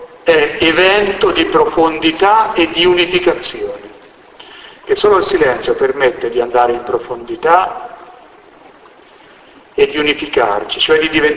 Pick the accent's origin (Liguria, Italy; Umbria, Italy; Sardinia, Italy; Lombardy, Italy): Umbria, Italy; Vengo dalla terra di San Francesco